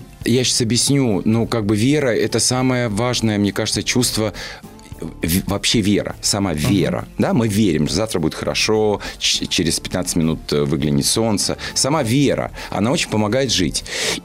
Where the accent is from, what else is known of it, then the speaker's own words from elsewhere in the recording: Baku, Azerbaijan; accent: Baku; now in Moscow, Russia; Но так как я из простой семьи, и еще и из Баку, еще и у меня был сильный акцент, от которого я очень долго, он очень яркий, он очень красивый, но в Москве он, ну, немножко неуместен.